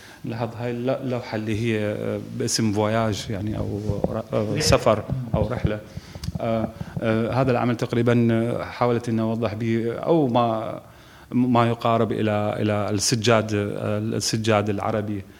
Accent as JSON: {"language": "Arabic", "country": "Iraq", "said": "مثلا أنا عراقي، الحرب في كثير يعني كانت تأثيرها مش علي بس"}